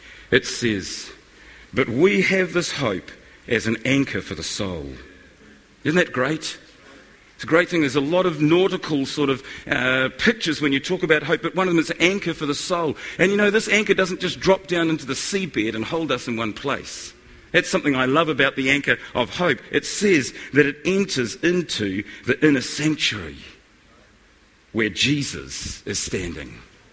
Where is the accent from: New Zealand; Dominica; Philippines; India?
New Zealand; Auckland; We come from the North Shore of Auckland City, which is a fantastic place to live.